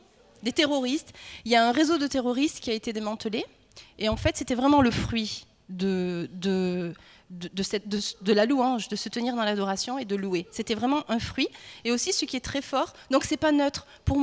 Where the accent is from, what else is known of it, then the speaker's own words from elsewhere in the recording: France; Et c'est vraiment qui on est, les Français. On est ça.